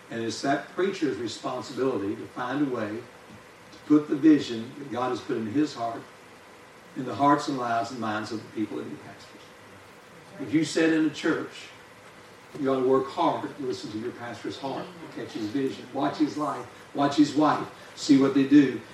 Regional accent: West Virginia, United States; I was raised in West Virginia, listening to a lot of country preachers

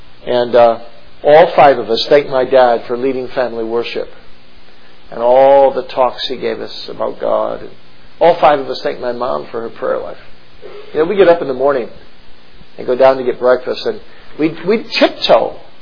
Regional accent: Kalamazoo, Michigan, United States; I'm pastoring Grand Rapids, 50 miles away from where I grew up in Kalamazoo, Michigan, where my parents still lived

